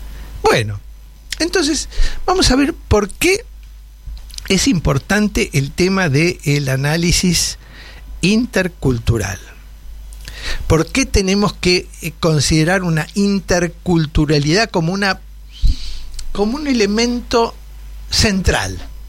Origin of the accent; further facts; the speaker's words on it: Argentina; Se trata de ser más argentino y ser mejor argentino. Porque somos argentinos.